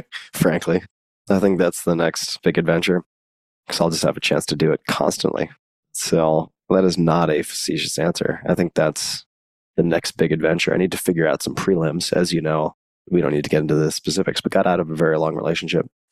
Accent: New York, United States; And I grew up on Long Island, keep in mind.

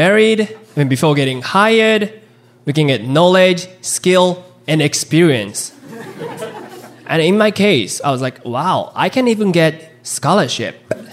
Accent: Japan; English is a second language; now in Chicago, United States; I'm a stand-up comedian based in Chicago. But I was born and raised in Japan.

